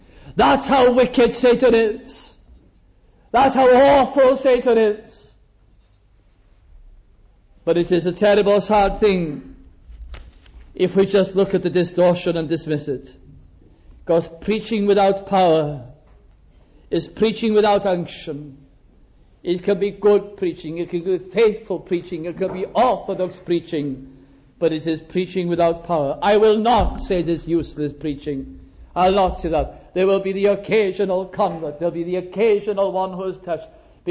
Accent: Wales, United Kingdom; as we normally do as Welsh people when we've got something important to say.

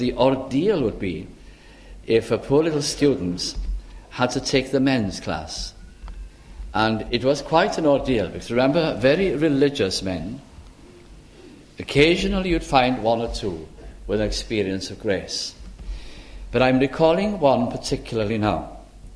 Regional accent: North West England, United Kingdom; it was in my own church where I was brought up in Lancashire.

